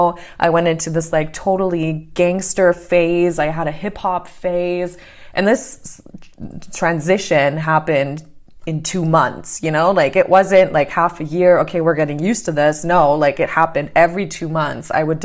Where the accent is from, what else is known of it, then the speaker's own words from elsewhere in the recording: New York, United States; moved away; I knew how to speak English because I grew up in New York, and then living in New York was a problem.